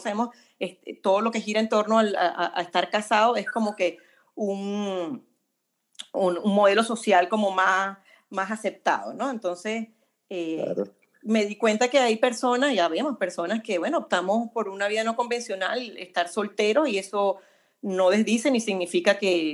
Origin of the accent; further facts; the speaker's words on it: Venezuela; now in Chile; tanto en Venezuela, que es de donde yo soy, como acá en Chile, que es donde estoy viviendo hace casi 8 años